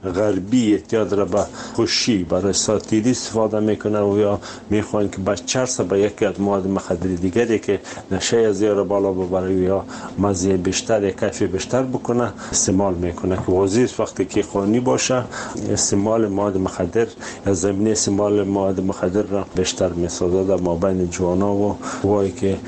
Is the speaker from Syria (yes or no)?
no; Afghanistan; ما از افغانستان اومدیم